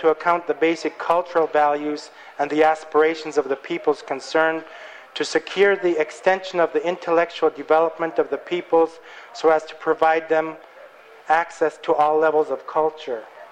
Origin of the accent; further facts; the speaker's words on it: Alaska, United States; I myself am Central Yupik, and I come from the Central Yupik area.